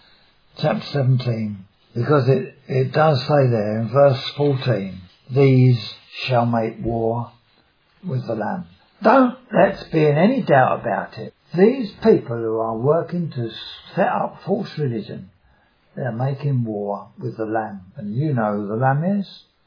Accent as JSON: {"language": "English", "region": "London", "country": "United Kingdom", "tie": "born there", "accent": "Cockney", "said": "Now I come from Essex, and when Mary was on the throne, she burned a lot of people in Essex. I'm a Cockney. You perhaps tell that by my voice. I was born in London, within the sound of Bow Bells."}